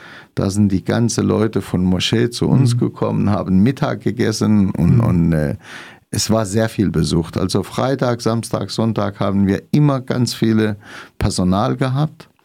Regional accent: Syria; German is a second language; now in Freiburg, Germany; Ich bin Kurde aus Syrien, lebe seit 1983 in Deutschland, also fast immer in Freiburg. Mhm. Wir sind kurdische Flüchtlinge aus Syrien. Bin mit meinen Eltern nach Freiburg gezogen.

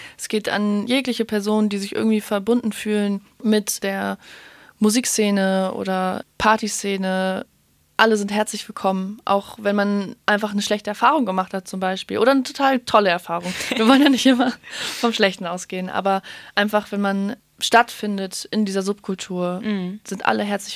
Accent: Hamburg, Germany; das letzte Jahr war für mich das erste Mal, wo ich wirklich den Sommer über nicht in meiner Heimatstadt war, also in Hamburg.

